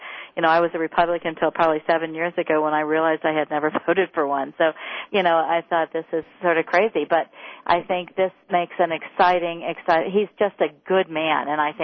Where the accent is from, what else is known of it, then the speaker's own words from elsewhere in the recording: Midwest, United States; And I'm from the Midwest originally